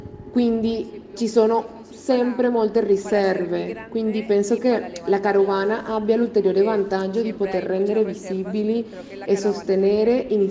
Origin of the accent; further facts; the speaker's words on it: Colombia; In altre parole, sono colombiana, ma so che in America Latina ognuno ha la sua storia e il suo contesto